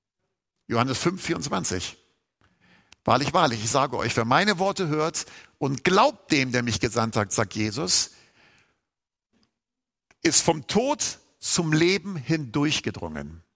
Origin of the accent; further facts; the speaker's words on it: Hamburg, Germany; Ich bin ja Hamburger, da muss ich nicht so weit fahren.